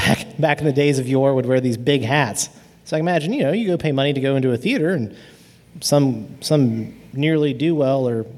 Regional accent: Huntington, West Virginia, United States; So we're from Huntington, West Virginia

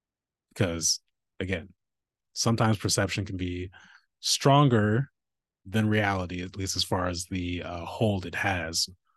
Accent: Lake Oswego, Oregon, United States; I grew up in Lake Oswego, you know, Lake No Negro, Oregon.

